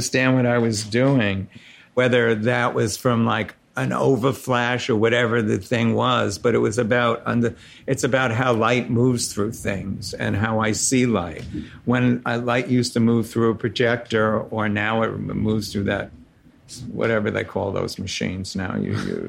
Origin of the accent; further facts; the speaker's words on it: New York City, New York, United States; And so I grew up in Sunset Park and then Borough Park.